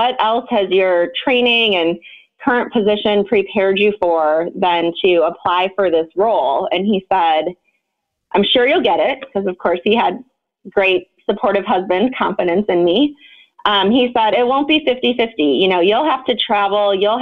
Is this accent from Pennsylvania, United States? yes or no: no; Iowa, United States; So I am from Iowa, and I currently serve as the CEO for the Iowa Pharmacy Association.